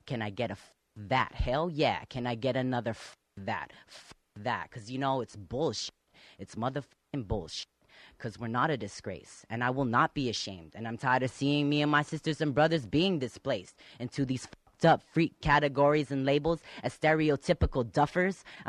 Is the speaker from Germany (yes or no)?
no; Guam; And basically, since I'm not from the United States of America, I'm from Guam originally. We are a U.S. territory, but we're still our own culture.